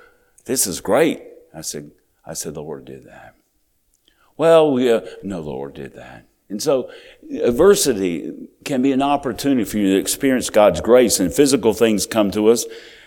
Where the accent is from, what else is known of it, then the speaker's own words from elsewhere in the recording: Georgia, United States; we used to call them stickers when I was growing up in South Georgia